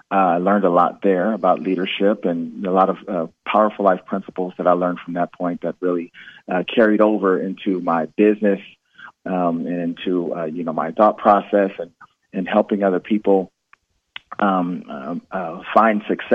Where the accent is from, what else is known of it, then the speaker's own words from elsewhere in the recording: Los Angeles, California, United States; I'm from Los Angeles, California, where I'm calling from right now, sunny Los Angeles, Southern California. and I pretty much grew up here.